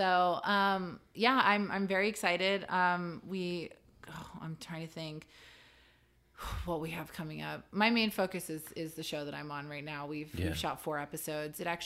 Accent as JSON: {"language": "English", "region": "Tokyo", "country": "Japan", "tie": "born or raised there", "said": "I think a part of that was growing up in Tokyo"}